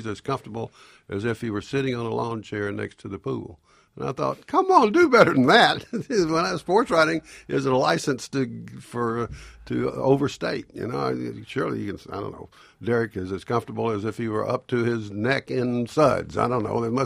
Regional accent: the South, United States; accent: Southern; people accuse me of keeping my accent, but I never wanted to lose all of it. I've lost some of it, but I think that part of my sensitivity and my sensitivity to and appreciation of words comes from the Southern.

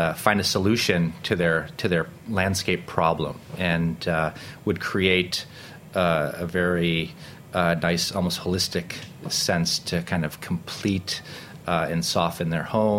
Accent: Rochester, United States; growing up in Rochester, there's certainly, you're certainly limited to either the outdoors or staying inside. And my parents actually had 5 acres of land, and half of which was woods and half of it was what we cultivated.

